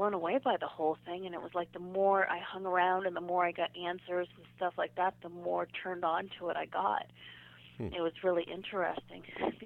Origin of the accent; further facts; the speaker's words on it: Maine, United States; I was working at a restaurant in my hometown, and there was two of them that were working there. One of them stood out quite a bit because this was in southern Maine